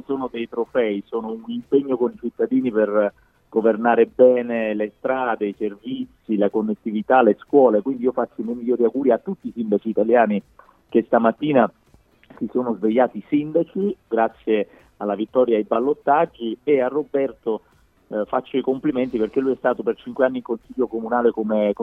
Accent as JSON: {"language": "Italian", "region": "Campania", "country": "Italy", "said": "Io sono campano"}